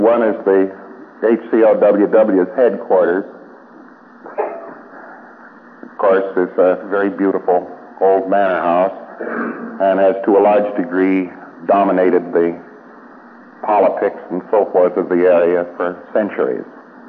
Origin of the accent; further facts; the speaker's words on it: United States; as an American, I, of course, know everything to know about road safety